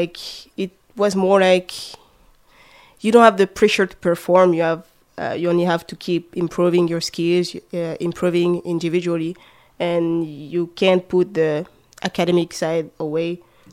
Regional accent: Paris, Île-de-France, France; I think growing up in France is like pretty similar to growing up in Canada. You know, I was born in Paris, so a big city, a lot of things to do.

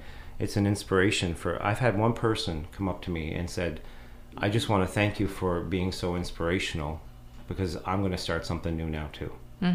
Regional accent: Cape Breton, Nova Scotia, Canada; I grew up in Cape Breton in a coal mining house with three small bedrooms

